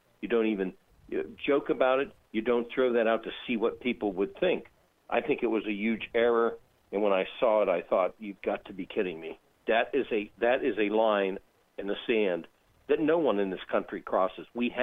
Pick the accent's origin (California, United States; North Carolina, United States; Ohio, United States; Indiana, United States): Ohio, United States; you know where I'm from. I'm from Appalachia, Ohio. I had a 14-15% Republican index in my district.